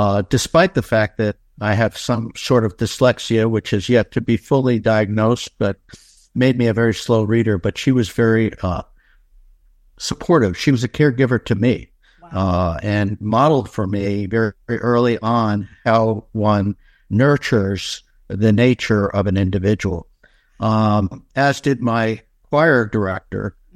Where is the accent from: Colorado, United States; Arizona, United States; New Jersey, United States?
New Jersey, United States; Woodland Park; Well, I was born and raised in West Paterson, now Woodland Park, New Jersey.